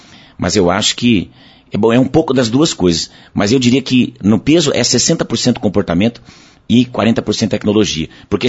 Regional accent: Paraná, Brazil; Porque eu viajo o Brasil, toda vez que eu falo que eu sou do Paraná

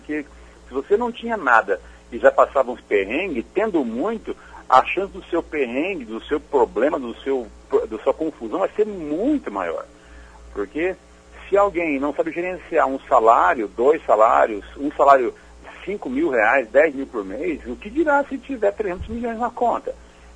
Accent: Brazil; E isso é uma coisa que nós temos que aprender realmente ainda como brasileiros

